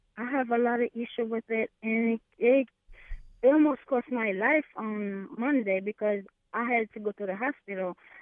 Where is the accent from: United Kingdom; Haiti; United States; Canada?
Haiti; We're from Haiti.